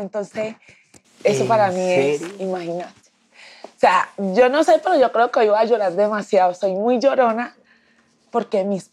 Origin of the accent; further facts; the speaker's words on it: Antioquia, Colombia; pues todo el mundo sabe, soy del Urabá antioqueño